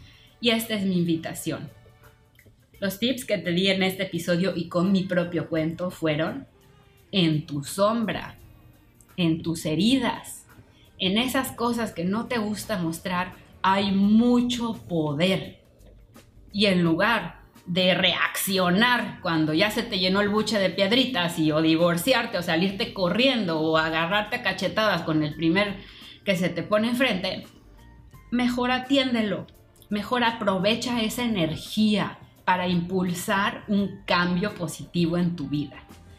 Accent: Cancún, Quintana Roo, Mexico; also born or lived in Chiapas; Yo crecí en la playa, crecí en Cancún, crecí luego en Chiapas, en los árboles.

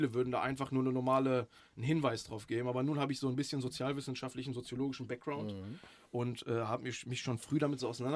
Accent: Dorsten, North Rhine-Westphalia, Germany; Erstmal komme ich aus Dorsten. Ich bin in Dorsten geboren.

